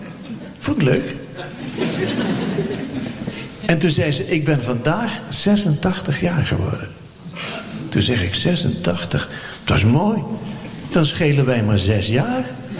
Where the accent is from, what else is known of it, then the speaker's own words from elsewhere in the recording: Sittard, Limburg, Netherlands; En ik kan dat niet zo in Maastricht, ik kom uit Sittard.